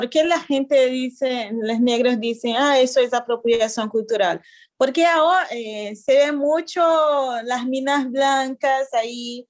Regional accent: Brazil; Spanish is a second language; now in Argentina; Quilombo es, para mí que soy brasileña, por ejemplo, fue como, ¿por qué usan quilombo acá para decir estas cosas?

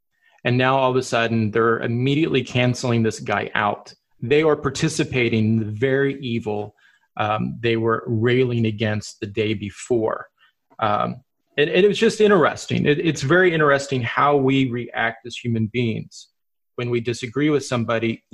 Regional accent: Oklahoma, United States; I'm a huge college football fan, and I'm originally from Oklahoma.

